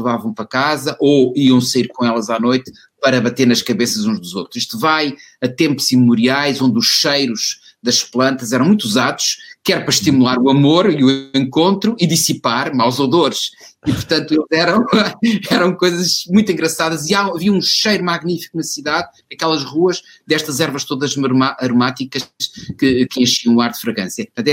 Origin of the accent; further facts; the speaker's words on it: Porto, Portugal; Sou totalmente portuense.